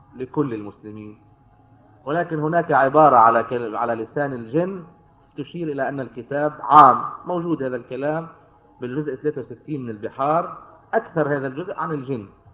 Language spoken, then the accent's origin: Arabic; Yater, South Governorate, Lebanon; من قريتنا من ياطر، عنده أرض بعيدة عن البلد